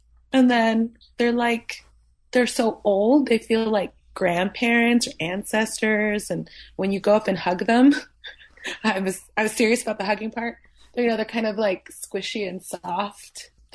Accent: Los Angeles, California, United States; SoCal. I was born in LA, and I grew up in San Gabriel Valley, which is a suburb of Los Angeles.

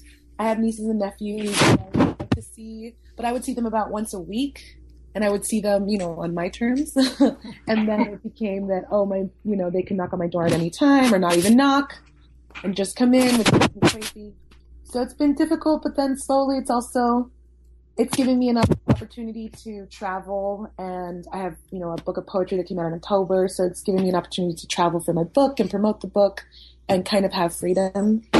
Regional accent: Los Angeles, California, United States; SoCal. I was born in LA, and I grew up in San Gabriel Valley, which is a suburb of Los Angeles.

